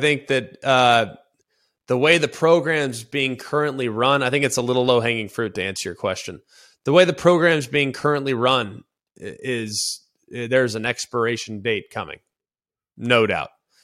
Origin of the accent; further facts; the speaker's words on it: Dallas, Texas, United States; Yeah, I'm from Dallas. That ain't happening.